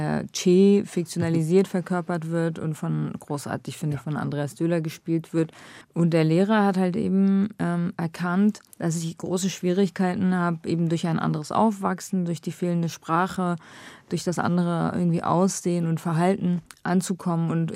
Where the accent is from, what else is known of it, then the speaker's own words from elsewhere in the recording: Iraq; moved away; Ich bin als Kurdin aus dem Irak geflüchtet.